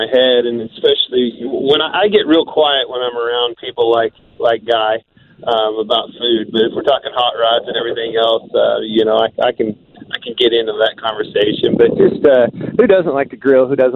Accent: Midwest, United States; I've always been that way growing up in the Midwest.

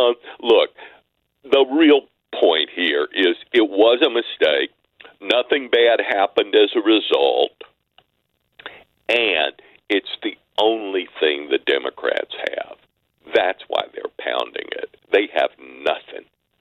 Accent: Mississippi, United States; now in Chicago, United States; even though I grew up in Mississippi, I live in Chicago now, but I grew up in Mississippi, we listened to the Cardinals.

